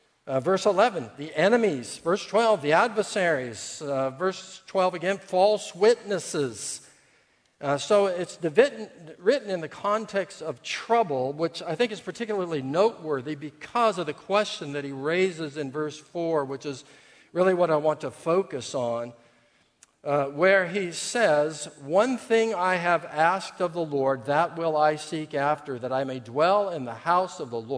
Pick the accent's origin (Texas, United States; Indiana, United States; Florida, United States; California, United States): California, United States; Los Angeles; That's right, I was brought up in Los Angeles.